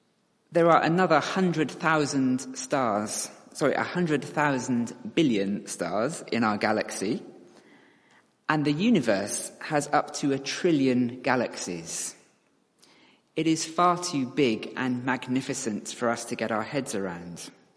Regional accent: United Kingdom; Now, that could be because I'm British.

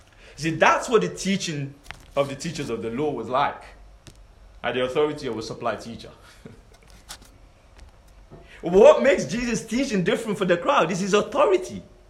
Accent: London, United Kingdom; growing up in West London was interesting, because when I was in secondary school, having supply teachers was like having a day off while at school.

